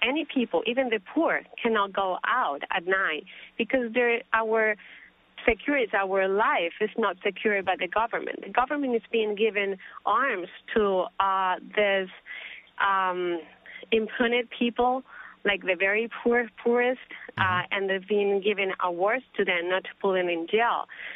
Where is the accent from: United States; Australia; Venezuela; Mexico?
Venezuela; Valencia, Carabobo; English is a second language; my country, I'm a Venezuela from Valencia, is shut down.